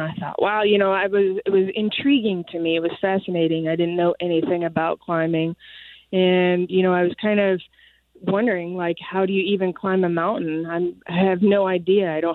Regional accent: Iowa, United States; And they're like, "Oh … where are you from?" And I'm like, "Iowa." And they're like, "What?" and I'm like, no, it's really beautiful here.

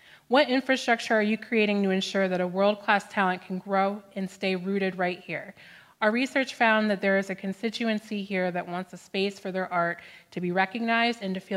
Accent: Arizona, United States; now in Albany, United States; I live in Albany, but I'm always from Arizona.

